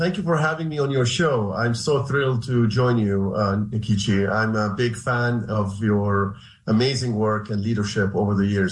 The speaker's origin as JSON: {"language": "English", "town": "Haifa", "region": "Haifa District", "country": "Israel", "tie": "born or raised there", "lives_now": "United States", "said": "I am a citizen of the state of Israel. I was born and raised in Haifa, which is in the north, portal city, beautiful portal city in the north of Israel, which is, you know, in historic Palestine. My upbringing was there."}